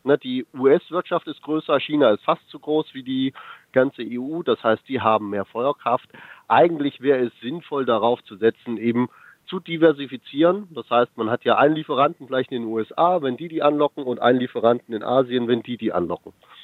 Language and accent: German; Sangerhausen, Saxony-Anhalt, Germany; Also ich komme aus Sangerhausen in Sachsen-Anhalt und habe auch in Magdeburg studiert.